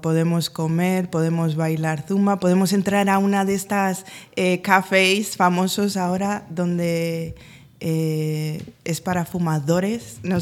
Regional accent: Torrejón de Ardoz, Community of Madrid, Spain; also born or lived in Alcalá de Henares; Pero soy torrejonera.

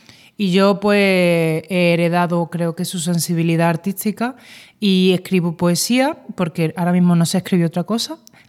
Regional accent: Málaga, Andalusia, Spain; now in Madrid, Spain; yo soy una chica muy normalita, que vengo de Málaga, llevo 3 años más o menos en Madrid.

